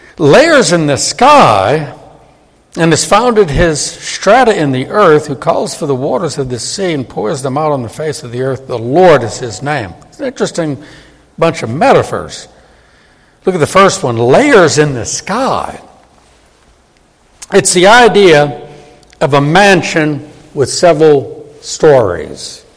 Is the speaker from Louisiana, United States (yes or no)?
yes; New Orleans, Louisiana, United States; I grew up in New Orleans, close to the Mississippi River.